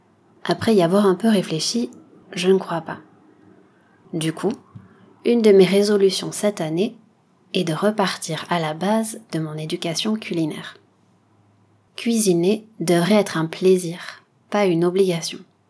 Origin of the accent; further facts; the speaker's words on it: Nouvelle-Aquitaine, France; ma région d'origine, le Pays Basque. C'est un coin de France où la tradition et la cuisine locale occupent une place très spéciale.